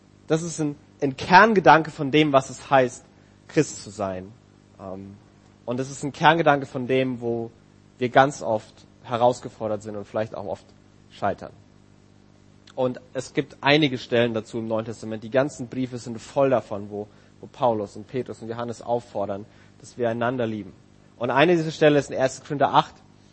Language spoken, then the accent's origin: German; Bayreuth, Bavaria, Germany; ich bin hier in Bayreuth geboren und aufgewachsen